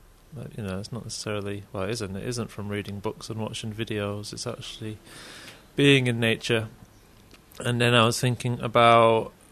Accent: Yorkshire and the Humber, United Kingdom; I was from Yorkshire, where it rains a lot.

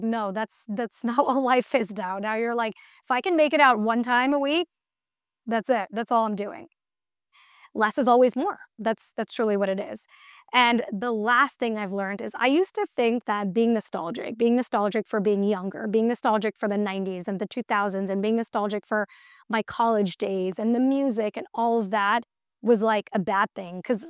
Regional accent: Mumbai, Maharashtra, India; thinking about growing up in Bombay or whatever it is.

